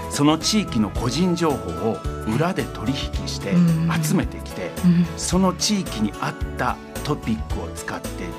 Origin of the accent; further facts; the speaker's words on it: Osaka, Japan; 私は大阪出身で、大阪で、ずっと演劇をやっておりまして、